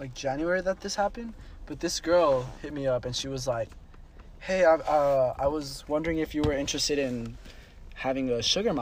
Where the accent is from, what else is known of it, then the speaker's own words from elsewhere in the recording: Kansas, United States; born there; And she told me she lived in Kansas, and I was born in Kansas.